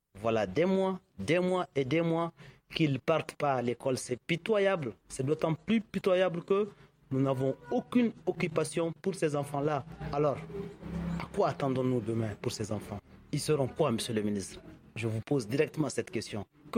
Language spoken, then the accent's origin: French; Timbuktu, Tombouctou, Mali; je suis de Tombouctou.